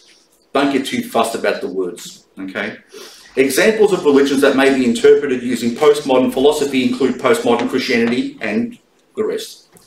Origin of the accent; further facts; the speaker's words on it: Australia; growing up in an Italian household, under a Catholic religion or whatever it was, growing up in Australia, have a particular worldview